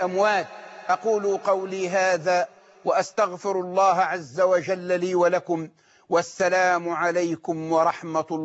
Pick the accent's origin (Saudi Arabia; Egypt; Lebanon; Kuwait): Egypt; بلدنا مصر